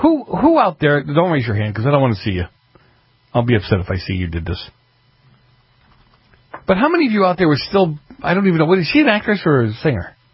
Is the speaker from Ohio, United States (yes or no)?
no; Massachusetts, United States; who is now running for the House seat in Massachusetts' 8th district. This is just wonderful. My home state again, making me proud.